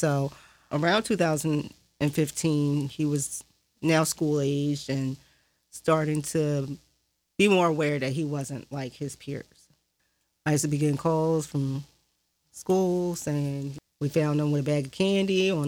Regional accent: Philadelphia, Pennsylvania, United States; born there

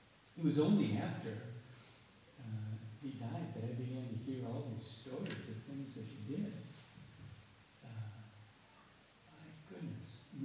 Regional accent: United States; I mean, I'm an American. Americans don't like socialized medicine, right?

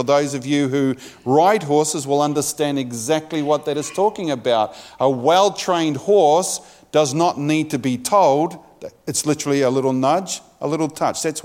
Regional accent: New Zealand; accent: New Zealand; Because I know with my New Zealand accent it might sound a little bit different.

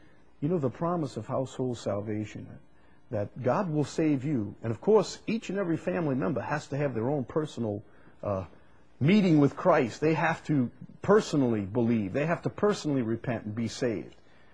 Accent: Chalmette, Louisiana, United States; I'm from Chalmette, so we're kind of simple over there.

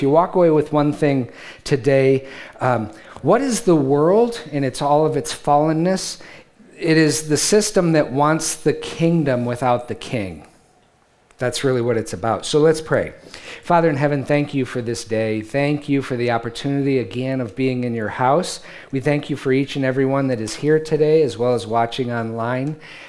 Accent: Detroit, Michigan, United States; I'm from Detroit, Rick. Remember that.

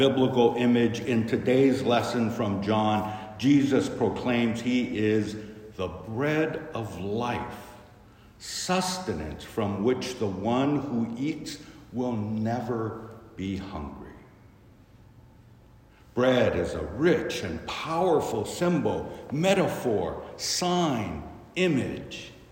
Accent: San Francisco, California, United States; Growing up in San Francisco, I remember, grow, grow, grow with Lang, Lang, Langendorf bread.

